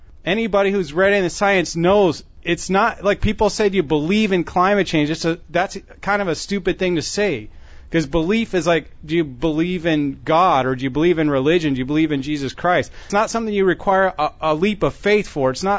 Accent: United States; now in Vancouver, Canada; I am American, but Canada is my adopted homeland now. I don't have any intention to go back to the States anytime soon.

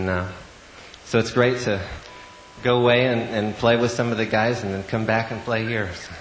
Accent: Woodinville, Washington, United States; it's great to be back and playing on such a beautiful day in my hometown.

